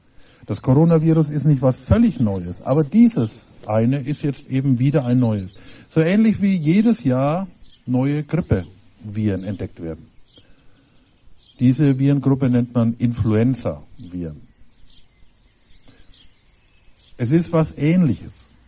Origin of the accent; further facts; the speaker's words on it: Bavaria, Germany; Es ist nur interessant, dass beispielsweise bei uns in Bayern ganz andere Regeln gelten als bei euch hier.